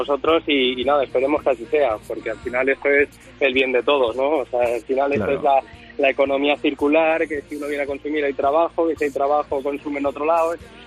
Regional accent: Albacete, Castilla-La Mancha, Spain; nosotros somos de Albacete

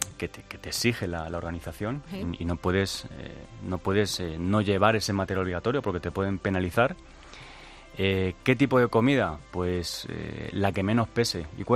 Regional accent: Spain; creo que soy el único español que va a la prueba.

